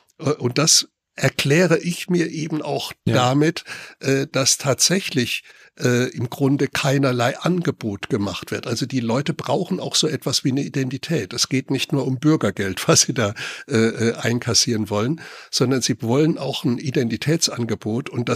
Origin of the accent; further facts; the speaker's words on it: Ludwigshafen am Rhein, Rhineland-Palatinate, Germany; ich bin in Ludwigshafen am Rhein groß geworden. Eine Stadt, die durch die BASF sehr, sehr früh schon mit sogenannten Gastarbeitern konfrontiert war.